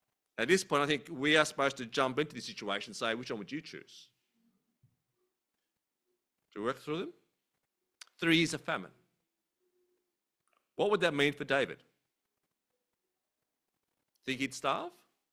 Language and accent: English; Australia; We're too Australian. We think of God and say, "Should be right, mate."